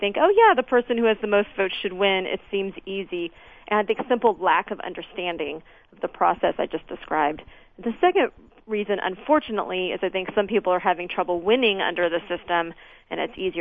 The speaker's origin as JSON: {"language": "English", "region": "Texas", "country": "United States", "tie": "born or raised there", "said": "My home state is Texas."}